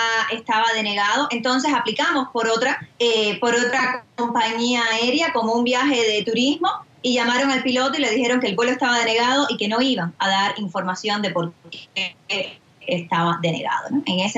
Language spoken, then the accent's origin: Spanish; Cuba; Yo no tengo por qué asumir como ciudadana cubana que las imposiciones de ese régimen